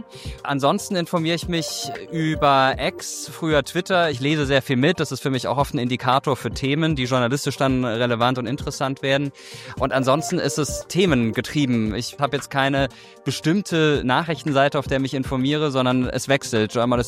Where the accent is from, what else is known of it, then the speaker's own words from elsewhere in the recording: Karlsruhe, Baden-Württemberg, Germany; Ich stamme aus Karlsruhe